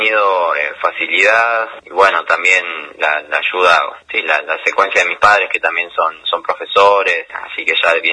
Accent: Esquel, Chubut, Argentina; nací en Esquel, viví toda mi vida allá y estudié en el secundario en la escuela 7722, 23 de marzo. La primaria la hice en la escuela 8 Manuel Belgrano.

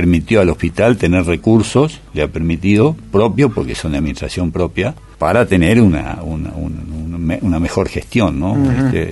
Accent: Río Pico, Chubut, Argentina; now in Esquel, Argentina; yo me crié en Río Pico, ¿no? Uh-huh. Pequeño lugar de la cordillera

